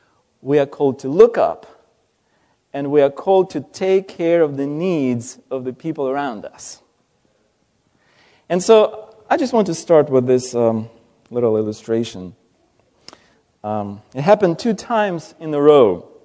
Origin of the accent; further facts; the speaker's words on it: Ukraine; And of course, my home country is Ukraine, and just having extended family there